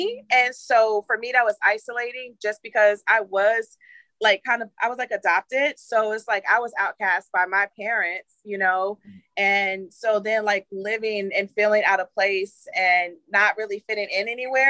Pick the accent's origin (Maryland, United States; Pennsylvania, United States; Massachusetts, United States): Maryland, United States; just growing up in Maryland, they had awards for like kids that were like a minority